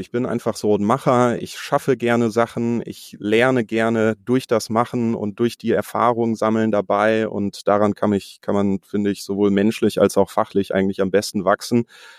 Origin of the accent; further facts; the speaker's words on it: Bielefeld, North Rhine-Westphalia, Germany; wir kommen alle aus Bielefeld, Michael und ich, wir sitzen sogar räumlich sehr nah beieinander hier im Pioneers Club in der Bielefelder Altstadt